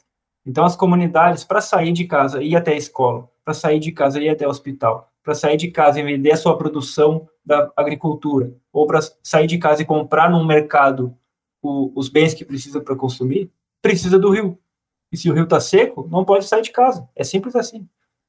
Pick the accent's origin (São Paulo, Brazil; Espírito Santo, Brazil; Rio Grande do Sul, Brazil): Rio Grande do Sul, Brazil; Eu, como gaúcho, né, vivencio isso aqui no dia a dia